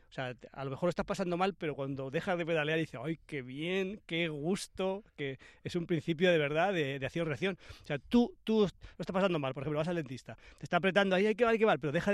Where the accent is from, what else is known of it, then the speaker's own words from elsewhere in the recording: Madrid, Community of Madrid, Spain; Yo soy de barrio, y en nuestro barrio, yo soy de Carabanchel